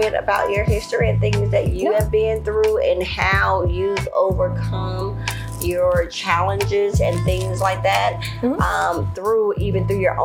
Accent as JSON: {"language": "English", "town": "Baton Rouge", "region": "Louisiana", "country": "United States", "said": "I'm from Baton Rouge, Louisiana, baby. I'm hoodoo through and through."}